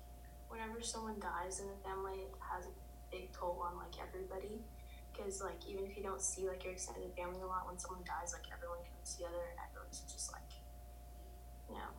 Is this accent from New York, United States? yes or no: no; Redwood City, California, United States; I live in Redwood City. I've always lived in Redwood City. I actually never moved before. My family has moved, like, before I was born, but I've always lived here.